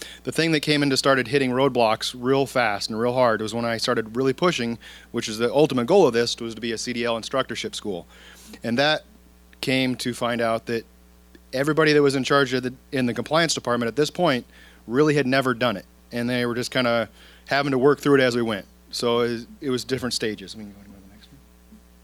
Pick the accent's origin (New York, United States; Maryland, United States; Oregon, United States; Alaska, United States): Alaska, United States; Kenai; I was born and raised here in Kenai, Alaska. Both my parents were born and raised here in Alaska.